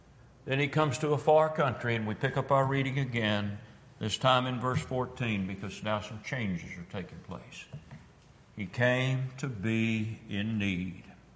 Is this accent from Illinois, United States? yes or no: no; Louisville, Kentucky, United States; But when we were children, growing up in Louisville, Kentucky, we'd go down.